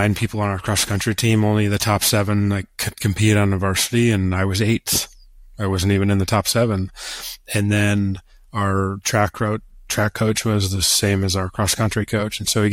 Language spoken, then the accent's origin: English; Michigan, United States; Yeah, I grew up in rural Michigan. And I think growing up in Michigan is important